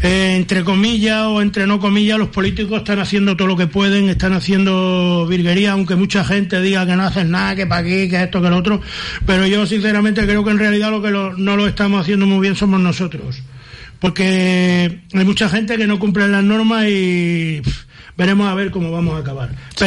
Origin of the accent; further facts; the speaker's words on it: La Jonquera, Catalonia, Spain; es que yo soy de Fray Junquera, tío.